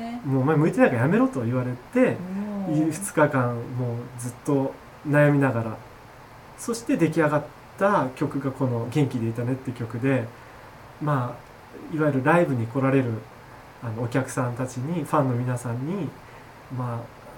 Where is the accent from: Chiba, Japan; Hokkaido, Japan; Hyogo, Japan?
Chiba, Japan; 私千葉県出身なんですけども